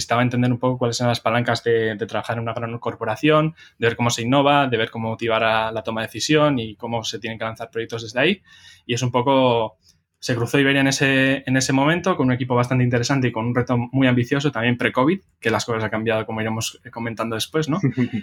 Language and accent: Spanish; San Sebastián, Basque Country, Spain; yo vengo de Donosti, de aquí del norte de España